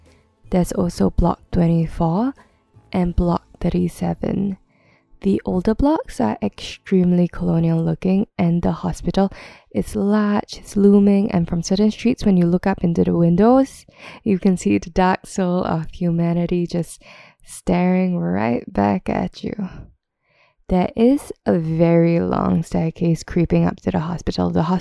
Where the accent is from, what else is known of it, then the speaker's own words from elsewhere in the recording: Singapore; growing up in Singapore